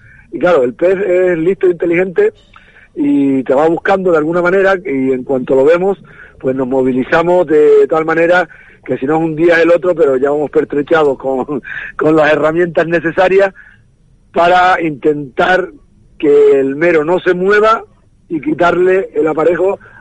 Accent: Lanzarote, Canary Islands, Spain; now in Fuerteventura, Spain; Yo soy de Lanzarote, donde he buceado más de 15 años.

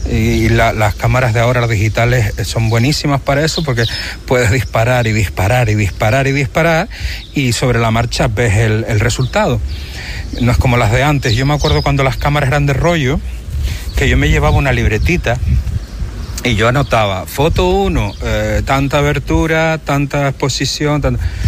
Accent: Canary Islands, Spain; mezclé dos cosas que me gustan, que es la fotografía y la pasión por mi tierra.

